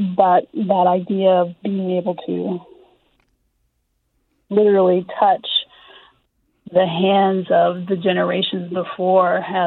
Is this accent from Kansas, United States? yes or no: yes; Wichita, Kansas, United States; Where I grew up in Wichita, the people who lived behind us had horses